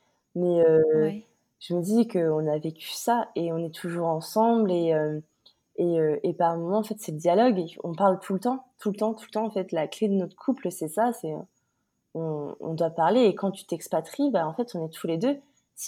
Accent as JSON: {"language": "French", "country": "France", "said": "je vais prendre plus précisément la France parce que je suis française."}